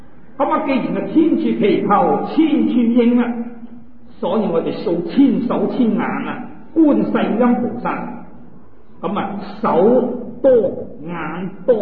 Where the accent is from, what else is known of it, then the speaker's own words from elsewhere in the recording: China; 一方面千数系我哋中国人嘅数目，系一个大数